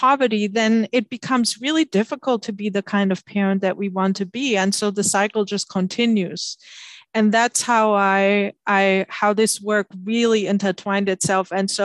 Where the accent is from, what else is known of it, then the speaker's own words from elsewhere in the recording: Germany; English is a second language; now in United States; I grew up in Germany, and as you might detect from my accent